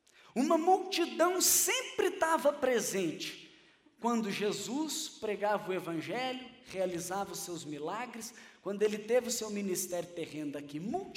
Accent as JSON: {"language": "Portuguese", "region": "Rio de Janeiro", "country": "Brazil", "said": "eu falei, carioca. Aí ele falou, mineiro. Eu falei, mineiro nada, quem falou que eu sou mineiro? Ele falou, não, o jeito que você fala é mineiro."}